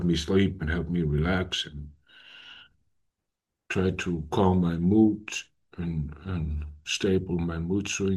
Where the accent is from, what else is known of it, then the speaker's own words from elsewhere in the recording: Iceland; moved away as an adult; now in Denmark; In 2011, I think it was, I moved from Iceland, my home country, to Denmark on a geographical escape